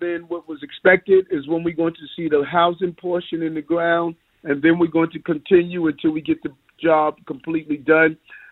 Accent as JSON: {"language": "English", "region": "New York", "country": "United States", "tie": "born or raised there", "said": "I know that community well. I grew up in Queens. I remember the blighted condition."}